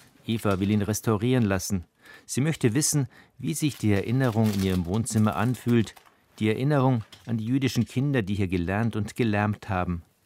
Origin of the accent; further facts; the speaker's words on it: Wolfratshausen, Bavaria, Germany; Ich bin in Wolfratshausen aufgewachsen, einer 17.000 Einwohnerstadt südlich von München. In Föhrenwald bin ich zur Schule gegangen.